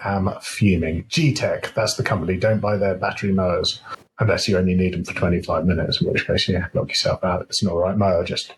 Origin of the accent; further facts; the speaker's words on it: United Kingdom; So, but as we are British, we can't get straight to the point of the ranking.